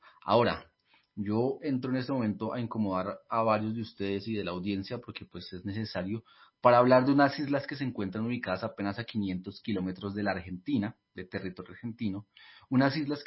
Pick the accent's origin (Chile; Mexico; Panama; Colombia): Colombia; Bogotá; Yo me crié en Ciudad Bolívar, no se me olvida, lo tengo presente.